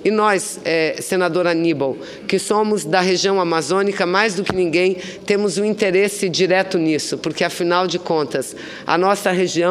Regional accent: Brazil; Portanto, senhor presidente, penso que como brasileira, muito mais do que senadora, mas como brasileira, como mulher, este seja um dos principais programas já lançados em nosso país.

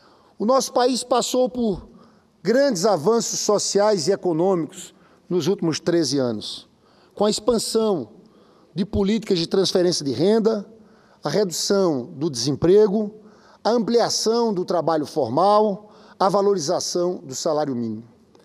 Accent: Paraíba, Brazil; born there; now in Rio de Janeiro, Brazil; O estado onde eu nasci, a Paraíba, eu sou senador pelo Rio, mas sou paraibano

